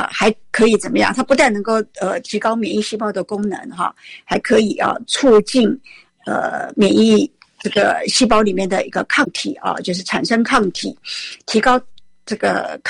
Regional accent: China; 黄芪其实我们中国人已经用了几年了啊

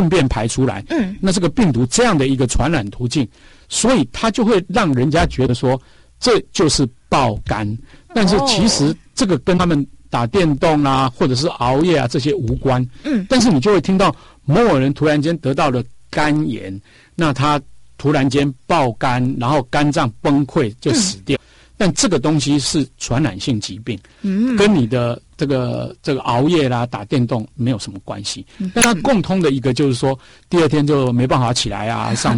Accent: Taiwan; 因为我们台湾人你看我们自己的人很喜欢这个所有的电视的广告

